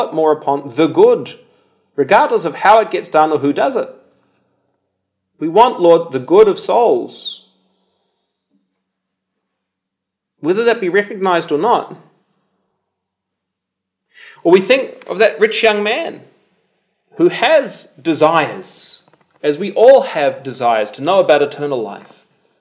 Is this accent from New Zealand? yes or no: yes; New Zealand; now in Australia; Anyway, I can say that as a Kiwi. You know, I love New Zealand